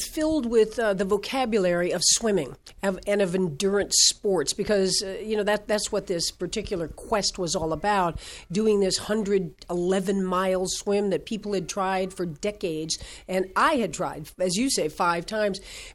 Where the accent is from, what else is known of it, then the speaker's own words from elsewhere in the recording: Fort Lauderdale, Florida, United States; Yeah, well, first of all, I grew up in Fort Lauderdale, Florida.